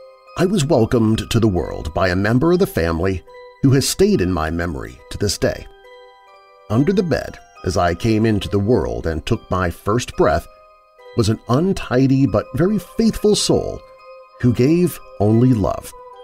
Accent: Chislehurst, London, United Kingdom; This story is completely true from my days growing up near Chislehurst, Kent.

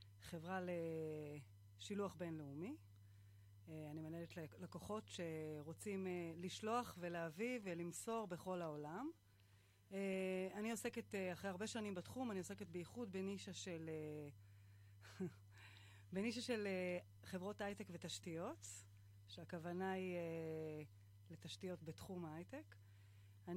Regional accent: Kfar Szold, Northern District, Israel; אז אני מכפר סולד, זה יישוב ליד קריית שמונה, ואני את רוב פרנסתי משיגה במרכז

